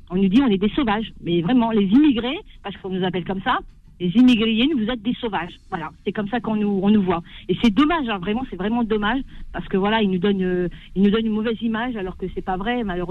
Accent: France; born there; même si je suis née en France, même si je vis en France.

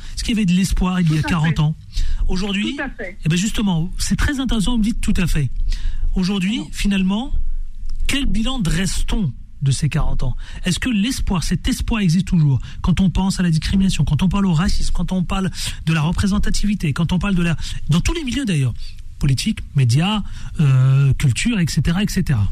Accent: France; chez nous en France, dans l'Hexagone

